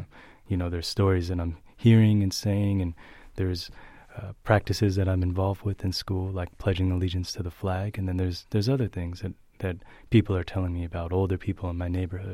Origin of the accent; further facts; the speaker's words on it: New Jersey, United States; I grew up in New Jersey, as I said, and I went to public schools.